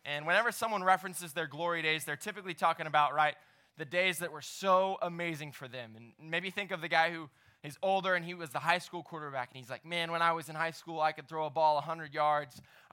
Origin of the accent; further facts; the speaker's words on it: Dallas, Texas, United States; I grew up in Dallas. I went to Dallas Baptist University.